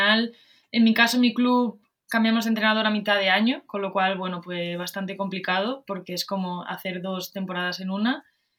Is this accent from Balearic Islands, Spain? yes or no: no; Valencia, Valencian Community, Spain; para la gente como yo, que soy de Valencia